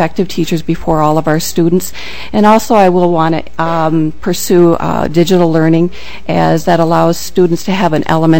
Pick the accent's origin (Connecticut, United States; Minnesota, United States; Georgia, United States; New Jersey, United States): Minnesota, United States; Burnsville; I grew up in the Burnsville area, graduated from the local high school way back.